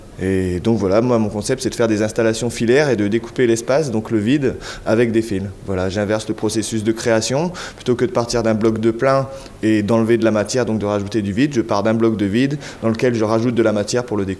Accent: Calais, Hauts-de-France, France; à la base je viens de Calais

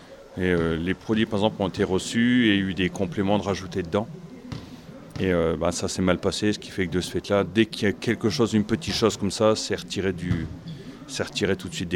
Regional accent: Hauts-de-France, France; c'est parce que je mutais pour rentrer dans le Nord, parce que d'origine, je suis du Nord.

